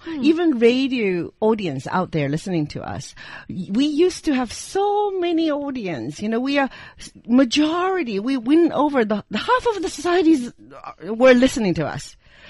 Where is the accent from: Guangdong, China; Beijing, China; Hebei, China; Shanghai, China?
Shanghai, China; I recall my childhood. I came from Shanghai, and then we used to have the community local shops where I can buy candies